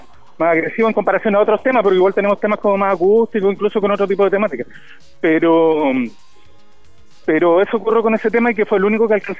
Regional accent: Concepción, Biobío, Chile; acá por lo menos nosotros somos de Concepción

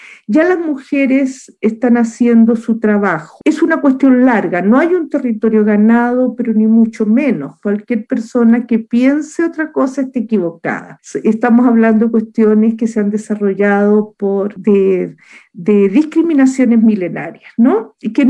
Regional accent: Chile; yo no soy palestina, sino tengo una descendencia de origen palestino, yo soy chilena

